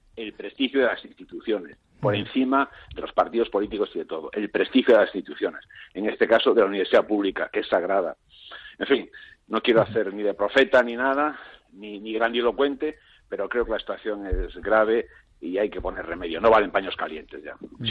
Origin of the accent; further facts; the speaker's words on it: Galicia, Spain; como esto de que soy gallego